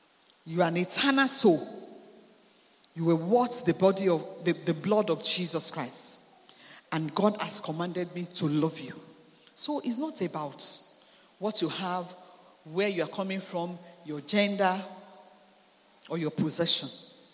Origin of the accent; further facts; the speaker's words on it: Ijebu, Ogun, Nigeria; because I'm from Ijebu.